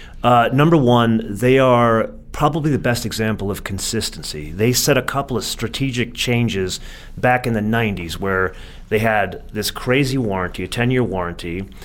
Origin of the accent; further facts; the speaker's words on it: California, United States; I am from California.